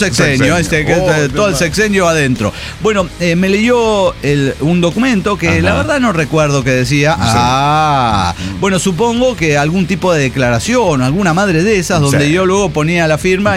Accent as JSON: {"language": "Spanish", "country": "Mexico", "said": "me parece que es que soy mexicano."}